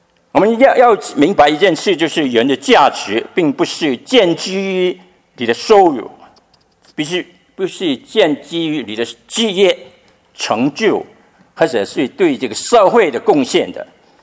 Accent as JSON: {"language": "Chinese", "country": "Hong Kong", "said": "特别我是从香港来的，跟传道是从香港来的。我们在香港有很多啊、弟兄姐妹啊，很多教会的弟兄姐妹啊，朋友"}